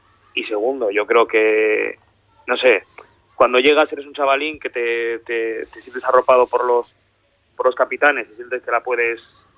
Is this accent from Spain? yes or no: yes; Bilbao, Basque Country, Spain; porque aquí ya yo somos todos porque somos de Bilbao